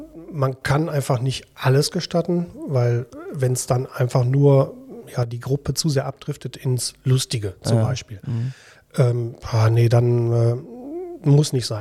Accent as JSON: {"language": "German", "town": "Dinslaken", "region": "North Rhine-Westphalia", "country": "Germany", "tie": "born or raised there", "said": "Ja, Dienstlaken ist meine Heimat, Heimatstadt. Hier bin ich geboren, hier bin ich aufgewachsen"}